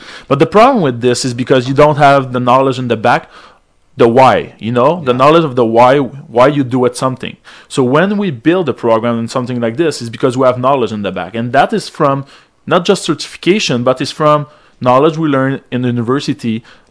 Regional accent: Montreal, Quebec, Canada; So I'm from Verdun in Montreal, and I start to train a little bit

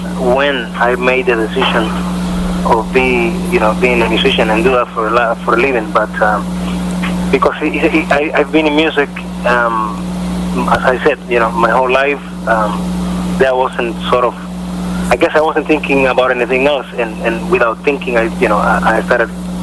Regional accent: Cuba; But I come from Cuba. I grew up in Cuba.

